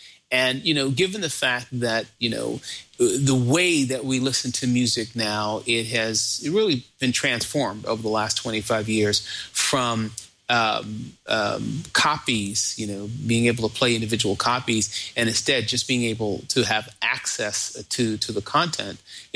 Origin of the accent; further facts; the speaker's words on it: New York, United States; I'm originally from New York, so.